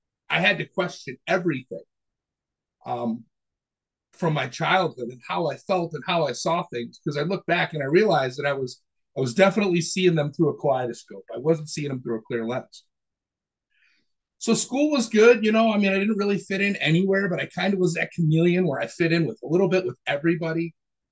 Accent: Amherst, New York, United States; I lived in Amherst, New York. We grew up in Looney Acres. I remember having a pretty cool childhood.

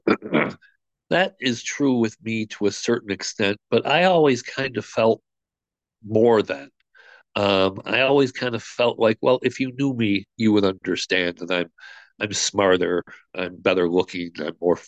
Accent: Buffalo, New York, United States; born there; So I'll start off by telling you that I was born in Buffalo, New York, pretty normal coming into this world.

